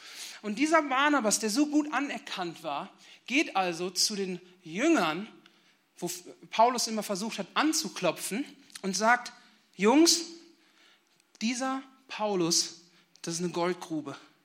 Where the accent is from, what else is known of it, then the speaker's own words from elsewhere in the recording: North Rhine-Westphalia, Germany; in meiner alten Gemeinde, ich komme aus der Nähe von Bielefeld